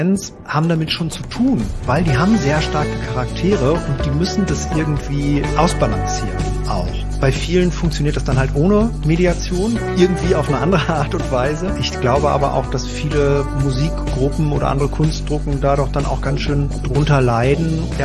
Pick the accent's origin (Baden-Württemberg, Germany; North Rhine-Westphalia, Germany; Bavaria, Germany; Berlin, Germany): North Rhine-Westphalia, Germany; Bielefeld; now in Hamburg, Germany; Ich bin jetzt hier in Hamburg. Ich komme ursprünglich aus Ostwestfalen, aus Bielefeld. Habe da auch meine ersten Musikerfahrungen.